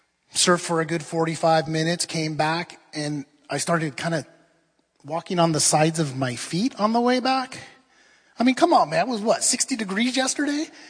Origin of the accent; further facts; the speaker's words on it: Oceanside, California, United States; hear, O La Jolla, hear, Pacific Beach. I'm from Oceanside, so hear, Oceanside.